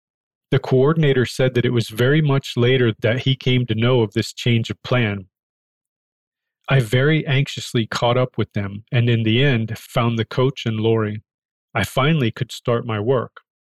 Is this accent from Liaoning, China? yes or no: yes; Liaoning, China; My hometown is only 30 kilometers from Fushun. I was honored that Shenyan would be so close to my hometown.